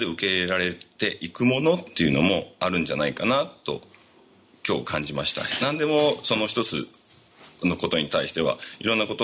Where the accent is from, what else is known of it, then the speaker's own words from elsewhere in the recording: Mikuni, Fukui, Japan; この三国町であったりとか安島で生まれ育ってきたっていうことで